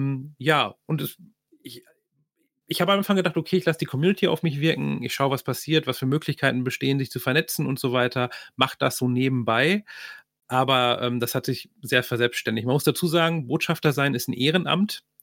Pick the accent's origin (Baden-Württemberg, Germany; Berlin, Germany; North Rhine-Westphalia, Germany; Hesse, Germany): North Rhine-Westphalia, Germany; Ich komme aus dem Ruhrgebiet.